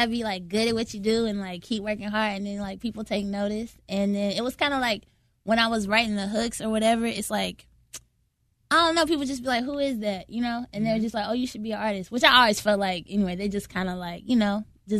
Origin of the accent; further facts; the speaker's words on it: Greensboro, North Carolina, United States; I'm from Greensboro, North Carolina originally.